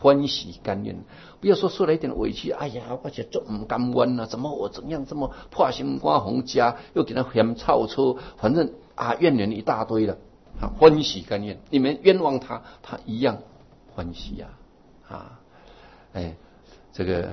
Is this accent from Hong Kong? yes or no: no; Yilan County, Taiwan; 因为我是宜兰人，我以前坐火车从罗东啊到芙蓉啊，那是我出生的地方